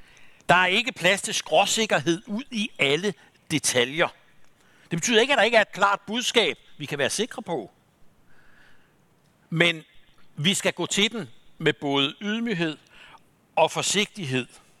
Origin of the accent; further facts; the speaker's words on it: Mårum, Capital Region of Denmark, Denmark; Han var som sagt præst for 120 år siden i Mårum på Nordsjælland, hvor jeg kommer fra.